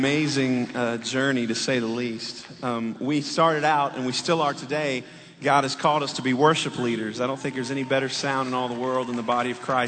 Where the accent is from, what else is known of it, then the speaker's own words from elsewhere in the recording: Texas, United States; moved away as an adult; But I grew up in Texas and moved to Florida to work in a church right out of high school.